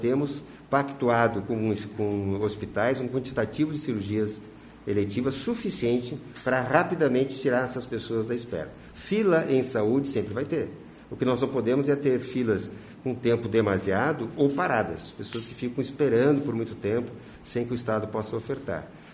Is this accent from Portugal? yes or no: no; Santa Catarina, Brazil; Mas eu como secretário, gestor e também como catarinense eleitor